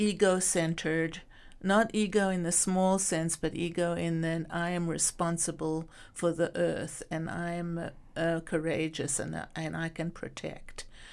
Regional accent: South Africa; My parents were from Greece, and they immigrated to South Africa, and all the children were born in South Africa, and we went to, you know, British colonial schools.

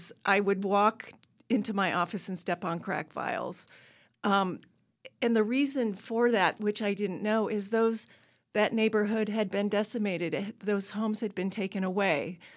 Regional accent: Oregon, United States; also born or lived in Portland; I was born in Portland but grew up in Southern Oregon.

